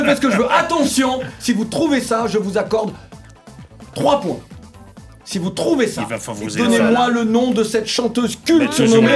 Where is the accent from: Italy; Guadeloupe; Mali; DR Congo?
Guadeloupe; chez nous, en Guadeloupe, le peuple autochtone a été exterminé.